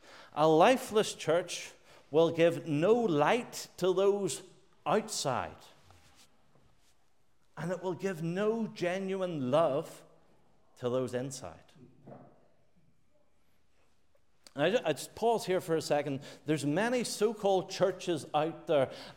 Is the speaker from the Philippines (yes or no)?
no; Northern Ireland, United Kingdom; now in Wallingford, United Kingdom; I come from Northern Ireland.